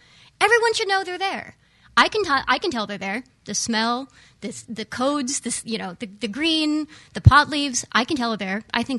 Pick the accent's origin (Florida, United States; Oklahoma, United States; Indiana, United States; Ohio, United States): Oklahoma, United States; I've known about pot since I was a little girl. I grew up in Oklahoma.